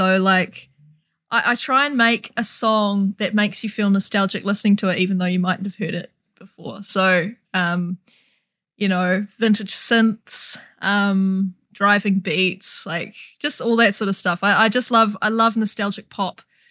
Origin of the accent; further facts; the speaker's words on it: New Zealand; I'm from New Zealand. I'm a singer-songwriter.